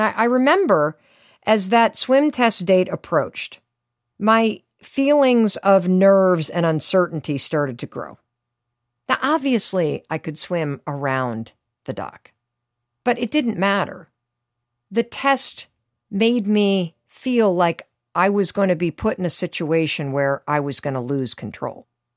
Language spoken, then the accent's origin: English; North Muskegon, Michigan, United States; So I grew up in Western Michigan, and we moved to this small town, North Muskegon, Michigan, when I was in the fourth grade.